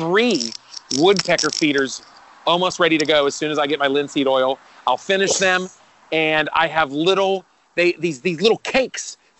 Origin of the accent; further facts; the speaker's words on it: Pittsburgh, Pennsylvania, United States; I tell people, don't tell them I'm from Pittsburgh.